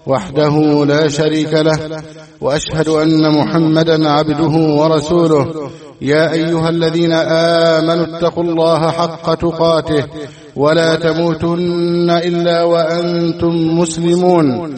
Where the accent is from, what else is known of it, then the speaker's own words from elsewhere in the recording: Egypt; اللهم احفظ بلدنا مصر من كل شر وسوء